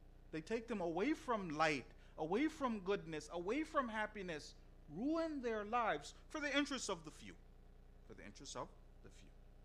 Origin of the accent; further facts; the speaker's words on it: Canada; born there; Just because I was born here in Canada, does that mean I'm a biscuit?